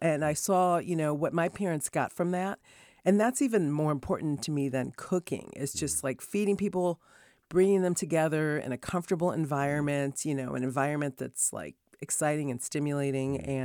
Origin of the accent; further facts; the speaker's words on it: East Coast, United States; I was really suspicious. I was like, what? I'm from the East Coast.